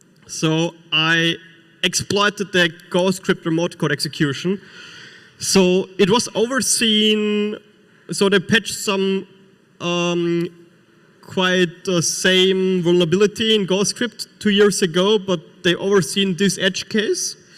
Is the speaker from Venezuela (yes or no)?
no; Austria; like in my home country, Austria, where I don't have internet.